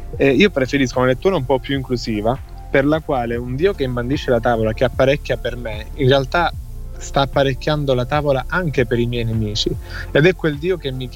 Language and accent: Italian; Sicily, Italy; io vengo dalla Sicilia